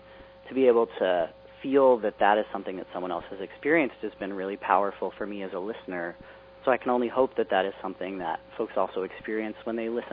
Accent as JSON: {"language": "English", "town": "Ashland", "region": "Virginia", "country": "United States", "tie": "born or raised there", "said": "I got to play in my hometown for the second time, which is this small town called Ashland, Virginia, about half an hour north of Richmond."}